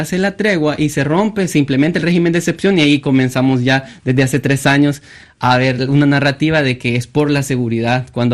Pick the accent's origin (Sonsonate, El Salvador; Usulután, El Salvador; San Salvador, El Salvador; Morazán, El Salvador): San Salvador, El Salvador; Soyapango; yo vengo de Soyapango, conozco la situación.